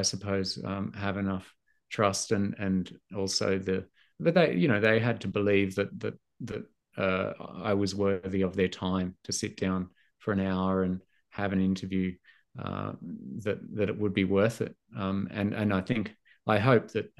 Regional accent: Australia; from Australia. I'm making a documentary."

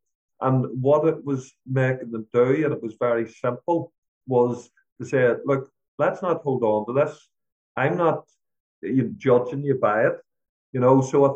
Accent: Northern Ireland, United Kingdom; I mean, I grew up in Northern Ireland, and there's a lot of dynamics involved in Northern Ireland in regards to politics, religion, all of the above

